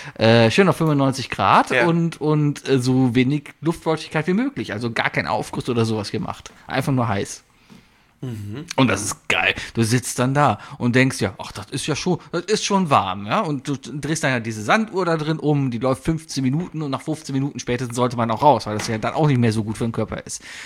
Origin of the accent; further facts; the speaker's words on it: Germany; ich bin Deutscher